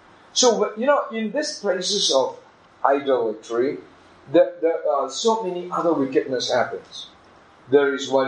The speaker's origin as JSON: {"language": "English", "country": "India", "tie": "born or raised there", "said": "I come from India. I was born in India. I was brought up in India. I was there. I did all my secular studies in India"}